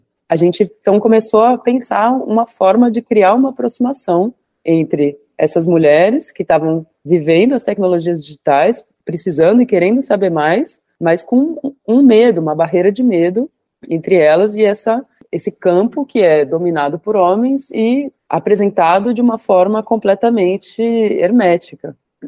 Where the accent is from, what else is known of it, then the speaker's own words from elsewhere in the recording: São Paulo, Brazil; eu tenho 35 anos e sou nascida em São Paulo e vivi por muitos anos, 20 e poucos anos, na cidade grande, né, vivendo o ritmo de capital.